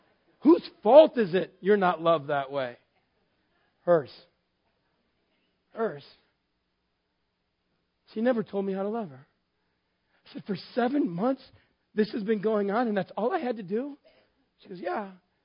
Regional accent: Texas, United States; See, I grew up in West Texas with a bunch of boys, a very big, strong dad, a very strong mom.

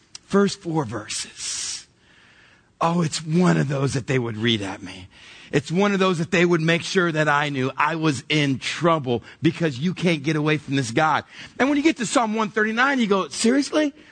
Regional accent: Texas, United States; the very cultic Christian churches I grew up in South Texas.

